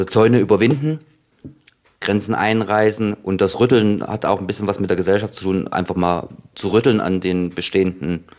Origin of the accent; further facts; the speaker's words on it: Thuringia, Germany; Wir sind jetzt aus dem Ilmkreis, klar, aber es ist eigentlich ein gesellschaftlich weiterführendes Problem.